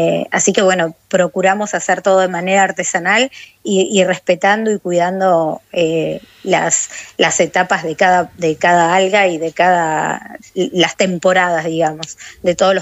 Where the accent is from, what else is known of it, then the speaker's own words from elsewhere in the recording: Camarones, Chubut, Argentina; born there; Yo soy nacida en Camarones, es un pueblito costero, y un pueblito costero con una historia alguera muy particular